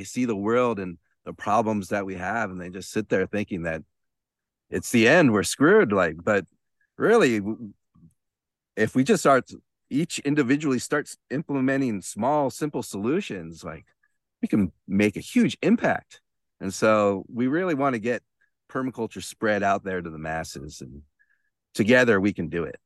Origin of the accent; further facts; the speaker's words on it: Los Angeles, California, United States; You know, when I grew up in Los Angeles, and I just thought it was full of people who were pretty shallow into Hollywood and all that scene.